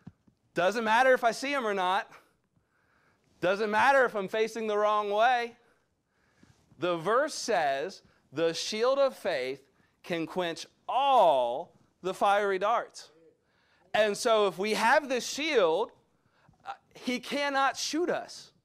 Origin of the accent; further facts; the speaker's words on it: South Carolina, United States; Now, I know I'm from South Carolina, and I know that, you know, those are just like redneck people